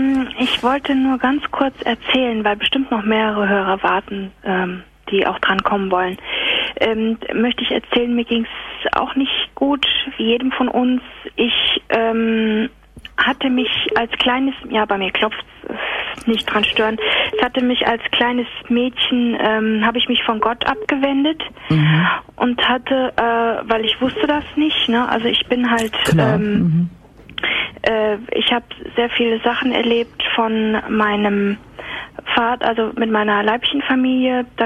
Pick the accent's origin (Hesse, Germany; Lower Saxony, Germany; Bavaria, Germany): Hesse, Germany; Frankfurt am Main; moved away as an adult; ich komme eigentlich aus Frankfurt am Main, ich bin nach Nordrhein-Westfalen vor ein paar Jahren hier hingezogen wegen des Berufs.